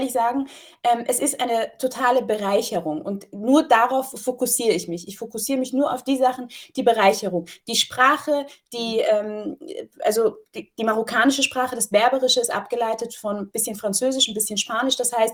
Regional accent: Cologne, North Rhine-Westphalia, Germany; Und ja, genau, ich bin kölsche Mädchen.

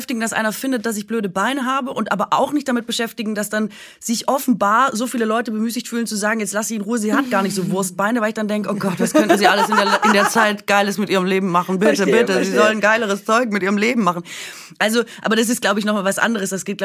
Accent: Baden-Württemberg, Germany; Ich bin Schwäbin

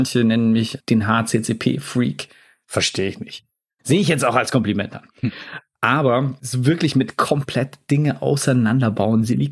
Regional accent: Baden-Württemberg, Germany; Klar, natürlich auch als Schwabe immer.

